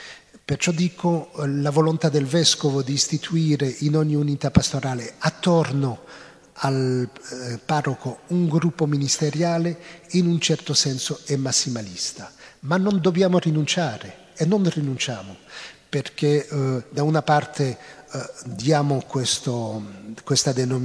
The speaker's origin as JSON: {"language": "Italian", "country": "Belgium", "said": "in un contesto come quello del mio paese, in Belgio, una chiesa molto secolarizzata"}